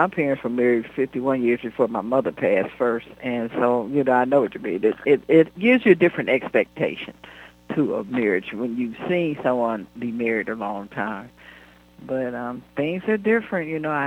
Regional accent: Detroit, Michigan, United States; now in Los Angeles, United States; I live in L.A. now, but I'm from Detroit.

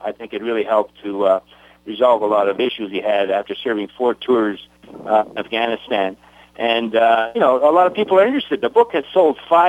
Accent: Thunder Bay, Ontario, Canada; in Thunder Bay, Canada, which is also my hometown

